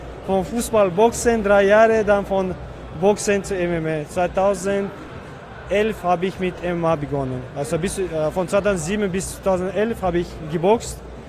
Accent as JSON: {"language": "German", "country": "Czechia", "second_language": "German", "said": "ich komme aus Tschechien"}